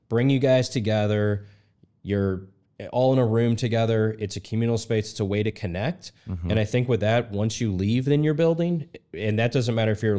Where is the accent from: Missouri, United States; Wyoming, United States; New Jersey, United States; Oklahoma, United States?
Missouri, United States; St. Louis; a lot of these buildings near and dear to my heart because I'm from St. Louis. We have a lot of buildings sitting in our downtown right now.